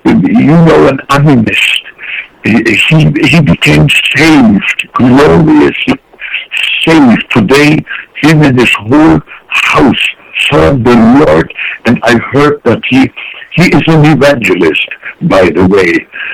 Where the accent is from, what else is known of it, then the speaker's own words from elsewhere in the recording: Germany; English is a second language; also born or lived in Frankfurt; now in United States; Yes, my ministry, my background is German. I'm an American citizen in the meantime. I love America. I lived in Frankfurt in Germany at that time.